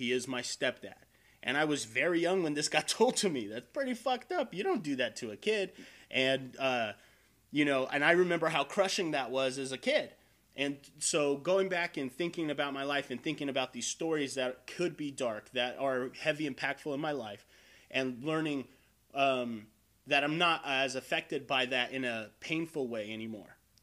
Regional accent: Las Vegas, Nevada, United States; I definitely understand being born and raised in Vegas, the culture of homophobia that used to be Vegas

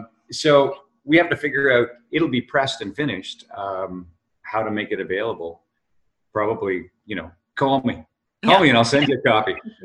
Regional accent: Hanover, Ontario, Canada; we shot that in JDS, John Diefenbaker Secondary School in Hanover, where that's my hometown.

